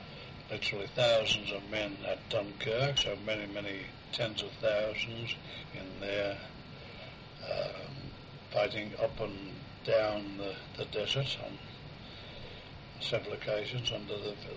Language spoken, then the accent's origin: English; Birmingham, West Midlands, United Kingdom; born there; I was born in Birmingham in the year 1915, so I'm now coming up to 81 years of age.